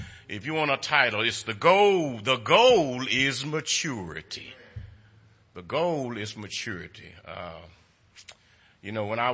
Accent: Houston, Texas, United States; I had never been to Acres Home when I was little. I grew up in Cashmere Garden on that side.

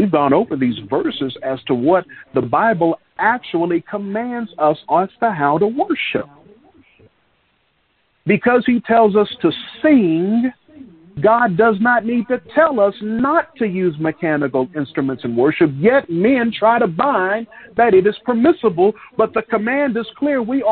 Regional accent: Texas, United States; When I was growing up in West Texas, there would be the occasion when I was younger where I'd have instructions by my father to go to the convenience store and get a loaf of bread.

